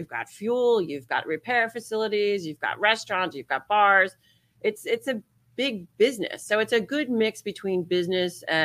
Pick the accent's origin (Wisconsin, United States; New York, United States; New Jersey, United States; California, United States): New Jersey, United States; I grew up in New Jersey, just outside of Manhattan.